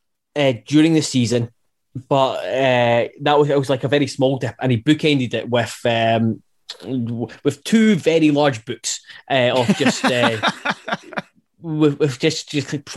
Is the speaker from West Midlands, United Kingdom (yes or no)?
no; Scotland, United Kingdom; And I really, as a Scottish football fan, keen to see what he'd do with a competent Celtic team.